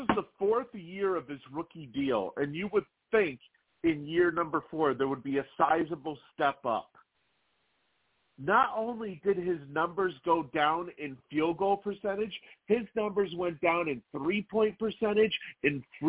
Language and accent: English; Boston, Massachusetts, United States; I am a Celtics fan. I was born and raised in Boston in all sports.